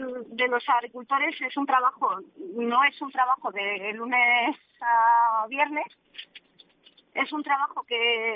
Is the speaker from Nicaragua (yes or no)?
no; Barasoain, Navarre, Spain; tenemos una escuela en el propio pueblo en el que soy, de Barasoain.